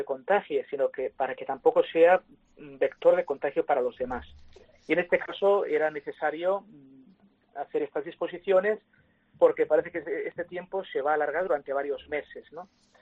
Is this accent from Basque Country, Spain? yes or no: yes; Guernica, Basque Country, Spain; las habituales que hago en mi pueblo, en Guernica